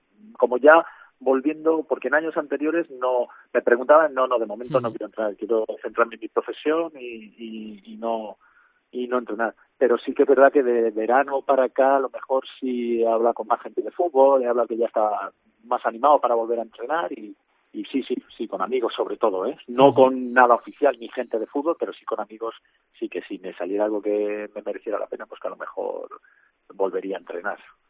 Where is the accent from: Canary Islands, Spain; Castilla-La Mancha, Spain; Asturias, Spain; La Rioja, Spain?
La Rioja, Spain; Logroño; Vengo de una ciudad de Logroño que están en una situación pues también parecida, con dos equipos preferentes en la ciudad.